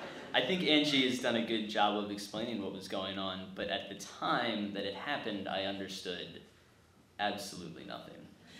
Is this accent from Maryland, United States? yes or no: yes; Baltimore, Maryland, United States; We have a lot in common, as Jessica alluded to, growing up in Baltimore, even though we are from different parts of Baltimore. And we both have a Catholic upbringing